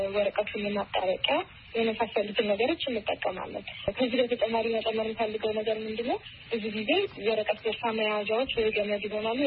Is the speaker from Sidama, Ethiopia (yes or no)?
yes; Hawassa, Sidama, Ethiopia; እኔ ማለት ከልጅ ያደኩት ሐዋሳ ነው። ከሶስት ወቶች ጋር ነው ያደኩት።